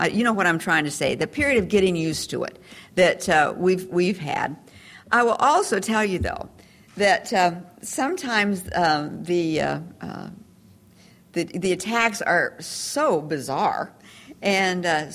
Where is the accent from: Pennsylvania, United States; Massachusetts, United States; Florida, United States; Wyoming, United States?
Wyoming, United States; the values that I took away from growing up in Wyoming are good for people generally